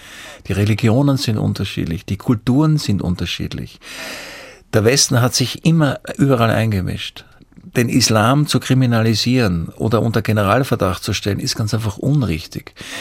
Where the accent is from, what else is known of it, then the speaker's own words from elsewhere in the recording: Vienna, Austria; Ich bin halt ein Wiener, ich schwärme heute ein bisschen.